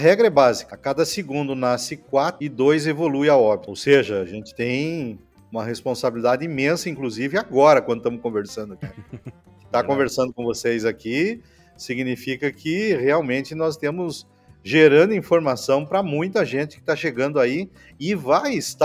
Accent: Tupanciretã, Rio Grande do Sul, Brazil; sou de Tupanciretano, Rio Grande do Sul, sou engenheiro agrônomo, formado na Unicruz, Universidade de Cruz Alta

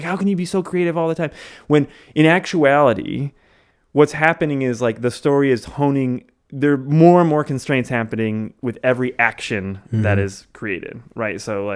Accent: Michigan, United States; born there; I was born in Michigan and to my parents, right? There was no like, I didn't pick that state.

